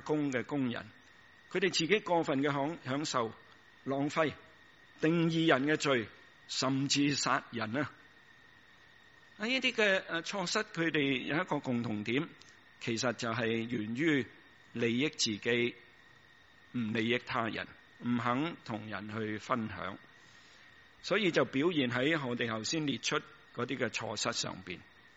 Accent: Guangdong, China; 鞋我們廣東人就是這樣鞋這樣。

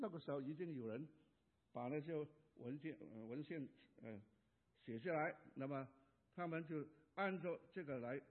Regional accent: Guangdong, China; 以前我在香港是，我是广东人的

